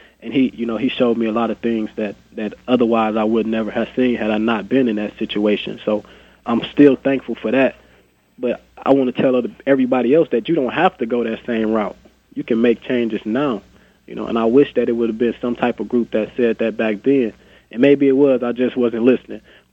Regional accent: Flint, Michigan, United States; because growing up in Flint, basically all you see is violence, drugs, guns.

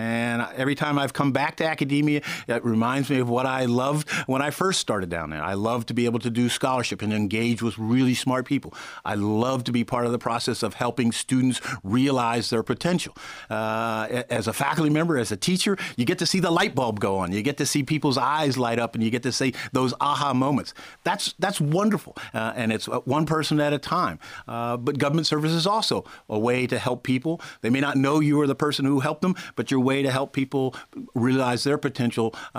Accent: Pittsburgh, Pennsylvania, United States; I grew up in Pittsburgh, and it went through the steel changes.

